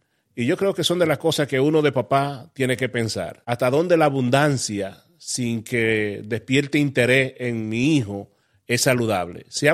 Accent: Dominican Republic; En mi país, República Dominicana, tu país también, no se celebra tanto cuando yo estaba creciendo

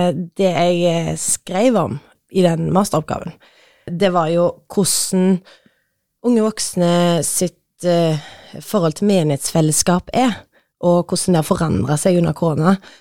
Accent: Tysvær, Rogaland, Norway; also born or lived in Oslo; now in Stavanger, Norway; og jeg kommer fra Tysvær, som ganske nærme Stavanger egentlig, men rett over fjorden, ganske nærme Haugesund. Har jobbet i 1,5 år som prest, og trives veldig godt i Stavanger

